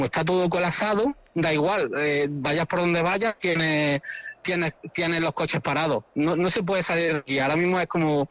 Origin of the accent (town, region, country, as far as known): Jaén, Andalusia, Spain